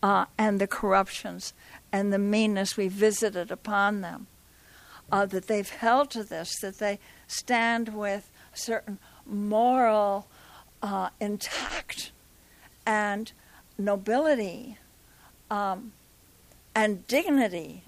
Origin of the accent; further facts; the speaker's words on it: New York, United States; especially in my home state, where I've learned so much, New York